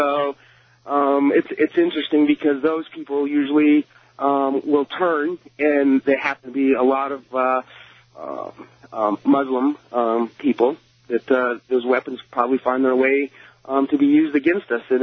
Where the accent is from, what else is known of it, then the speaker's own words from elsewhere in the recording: Colorado Springs, Colorado, United States; now in Boulder, United States; I grew up in Colorado Springs, spent 19 years in the military, left after 19 years. Actually went to the same church as James Dobson in Colorado Springs.